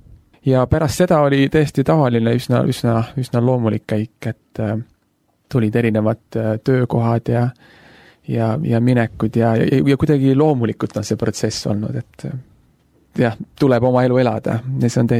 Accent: Põltsamaa, Jõgeva County, Estonia; also born or lived in Pärnu; Minu isa on pastor ja tema ameti tõttu on pidevalt ühes kohas teise liigutud ja ma olin vist 6-aastane, kui me kolisime Pärnust ära ja läksime edasi tol hetkel siis Põltsamaale. Põltsamaal sai elatud järgmised 8 aastat

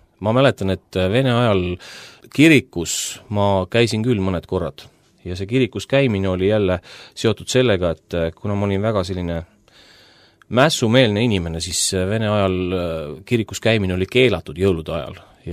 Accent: Tartu, Tartu County, Estonia; now in Saaremaa, Estonia; ma olen tartlane. Lapsepõlvest olen tartlane, aga siis ma olen elanud igal pool mujal ka, jah. Nii et ma olen nagu mustlane, kes mööda ilma ringi rändab. Praegu ma olen saarlane.

